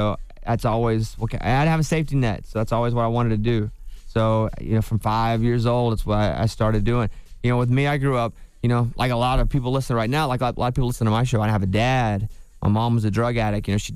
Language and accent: English; Hot Springs, Arkansas, United States; So growing up in Hot Springs, Arkansas, they live right next door to each other.